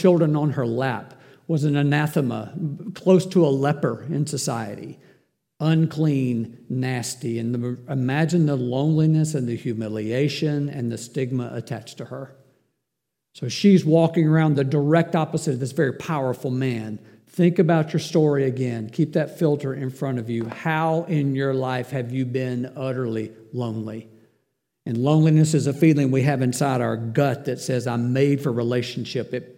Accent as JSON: {"language": "English", "town": "Murfreesboro", "region": "Tennessee", "country": "United States", "said": "He said, I'm from Crossville, Tennessee, and I'm lost. I said, I'm from Murfreesboro, and I'm lost too."}